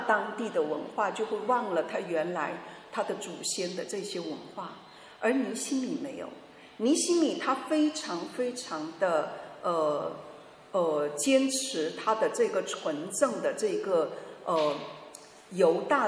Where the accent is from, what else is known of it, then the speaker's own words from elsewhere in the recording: China; 就说哦，我们中国人一定要出人头地，你一定要读，你一定要努力的读书